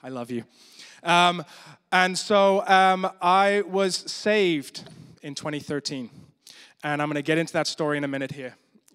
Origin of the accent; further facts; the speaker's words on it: Germany; growing up in Germany kind of gave me a bit of a different experience of life